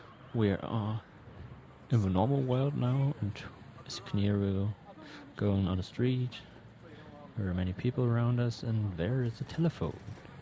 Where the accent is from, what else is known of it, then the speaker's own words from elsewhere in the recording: Germany; Of course, I'm from Germany, so it's not very